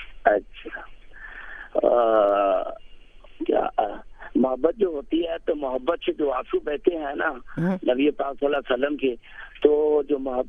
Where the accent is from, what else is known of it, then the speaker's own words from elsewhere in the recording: Pakistan; first language Punjabi; Urdu is a second language; سندھی میں بھی ہے میرا, سرحدی میں بھی پنجابی, میری مادری زبان تو پنجابی ہے.